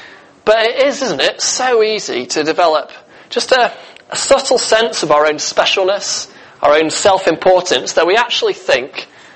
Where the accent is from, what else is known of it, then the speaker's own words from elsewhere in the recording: Stockport, North West England, United Kingdom; growing up in Stockport, my nearest river was the Mersey, and you certainly wouldn't have wanted to take a bath in there.